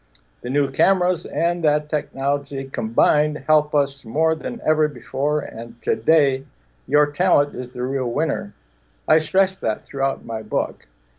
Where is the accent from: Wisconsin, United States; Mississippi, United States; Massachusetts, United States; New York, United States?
Wisconsin, United States; Milwaukee; the way it all started was my hometown was Milwaukee, Wisconsin.